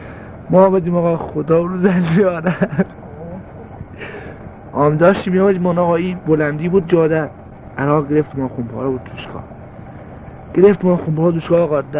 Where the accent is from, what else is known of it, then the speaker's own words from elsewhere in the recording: Kermanshah, Iran; born there; من در سال 1342 متولد شدم از باختران.